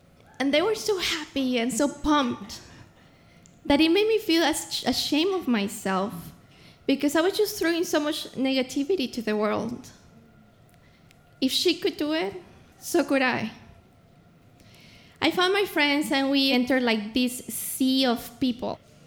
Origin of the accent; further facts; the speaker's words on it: Mexico City, Mexico; I come from Mexico City.